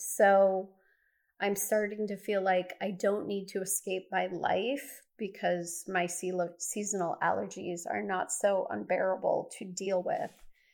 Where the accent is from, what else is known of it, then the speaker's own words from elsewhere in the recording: Midwest, United States; I grew up in the Midwest, so I'm sure I'm being exposed to a lot of different things that I didn't grow up with.